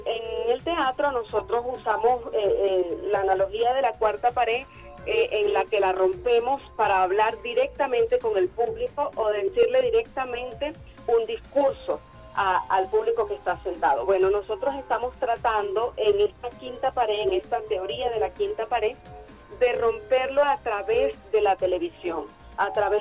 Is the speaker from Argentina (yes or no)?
no; Venezuela; Y bueno, es algo muy reflexivo para nosotros como venezolanos